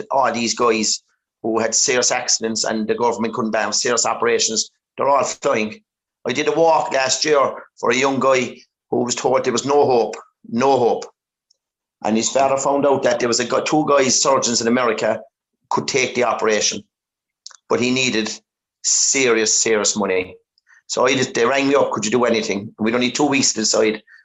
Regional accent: Ballinacurra, Ireland; I was born and reared in Ballinacurra

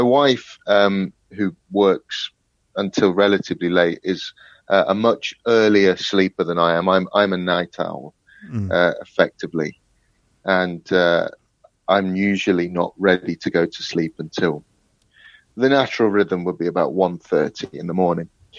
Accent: Nottingham, East Midlands, United Kingdom; also born or lived in Berlin; now in London, United Kingdom; About 6 years I've been living in London now, and I'm originally from Nottingham, which is in the Midlands

